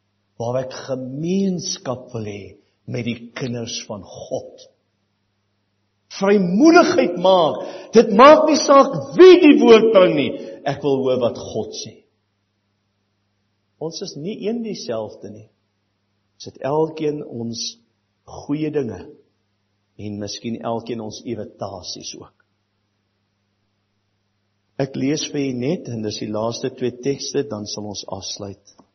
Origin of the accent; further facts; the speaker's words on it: Western Cape, South Africa; accent: Cape; ek het 'n lekker Kaapse aksent.